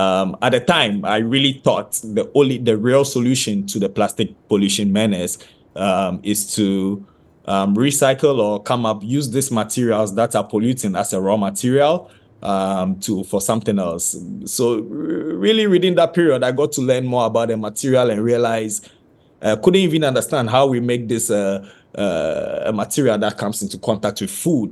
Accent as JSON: {"language": "English", "country": "Ghana", "tie": "born or raised there", "said": "the childhood that I had growing up in Ghana."}